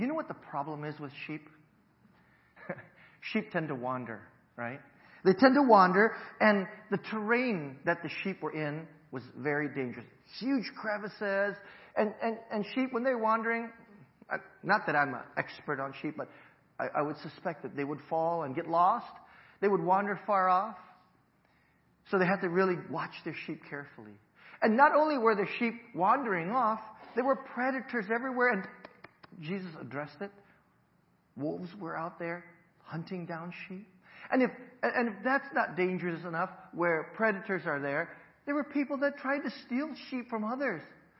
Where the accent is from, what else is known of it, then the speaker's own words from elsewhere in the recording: Hawaii, United States; I'm originally from Hawaii.